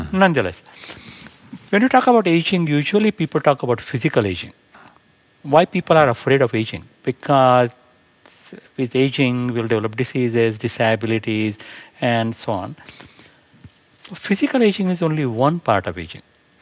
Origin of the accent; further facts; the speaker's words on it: India; I grew up in India, and I love to read